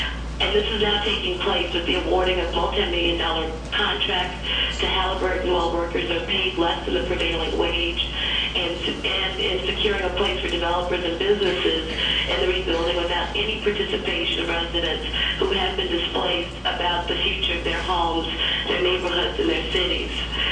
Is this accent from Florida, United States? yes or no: no; New Orleans, Louisiana, United States; I grew up and live in New Orleans, Louisiana